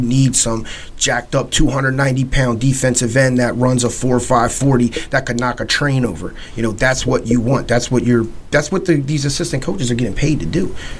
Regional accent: Philadelphia, Pennsylvania, United States; now in Louisville, United States; Well, I'm from North Philly, so I like to be able to walk to get my food, and I live in Old Louisville

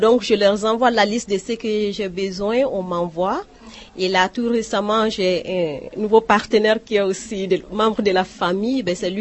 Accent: Mali; now in Prague, Czechia; je viens du Mali et je vis à Prague depuis 23 ans, tout simplement.

